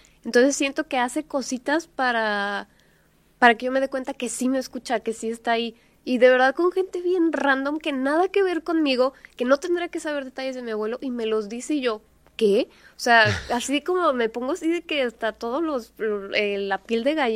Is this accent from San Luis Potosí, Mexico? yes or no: yes; San Luis Potosí, Mexico; now in Michoacán, Mexico; primero que nada yo vivo en Michoacán. Pero yo soy de San Luis Potosí